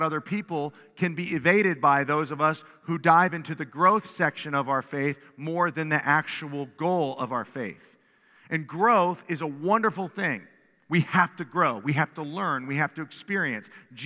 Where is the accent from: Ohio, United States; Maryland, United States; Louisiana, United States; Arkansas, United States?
Ohio, United States; Columbus; We said, we're from Columbus, Ohio.